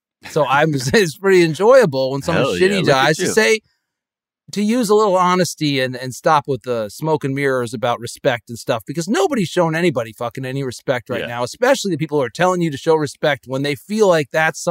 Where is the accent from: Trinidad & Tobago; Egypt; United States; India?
United States; Connecticut; these people I grew up among in Connecticut, they have these like rules.